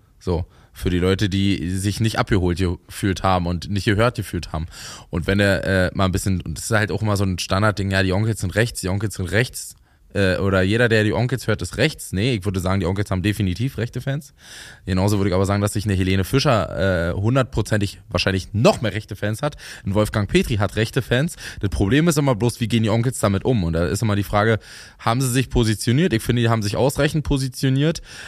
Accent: Brandenburg, Germany; Ich bin in Brandenburg aufgewachsen

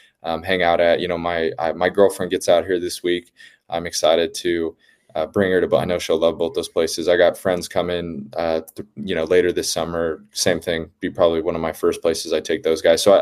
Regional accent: West Coast, United States; I mean, I love the US. I think it's a great country, and you kind of mentioned it, you know, I'm from the West Coast.

